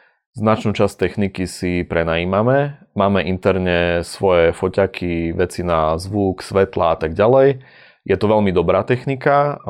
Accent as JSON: {"language": "Slovak", "region": "eastern Slovakia", "country": "Slovakia", "said": "Ja som z východu, takže neviem, či..."}